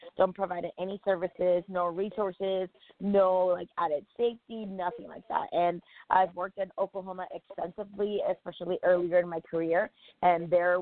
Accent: Mexico; Since I grew up in Mexico, wrestling was very, like, a family business.

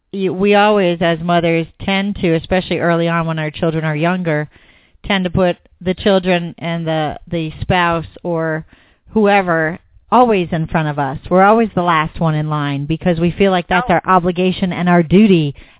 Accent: Sarasota, Florida, United States; I'm from Sarasota myself. I've lived there 36 years

